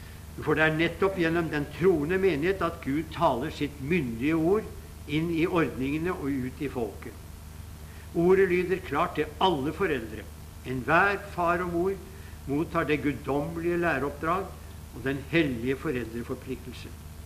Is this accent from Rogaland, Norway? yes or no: no; Oslo, Norway; Vi til å begynne med vokste jeg opp på Abelse, som den gang var en veldig forlatt bydel i Oslo. Og omtrent alle husene var hytter som sto på perler, og det var en fattigdom og tilsvarende liv uten like.